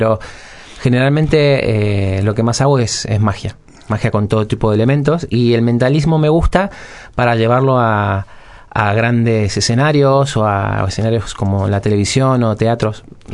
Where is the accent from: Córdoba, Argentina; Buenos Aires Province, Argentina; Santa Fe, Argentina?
Buenos Aires Province, Argentina; Mar del Plata; now in Barcelona, Spain; Sí, soy argentino.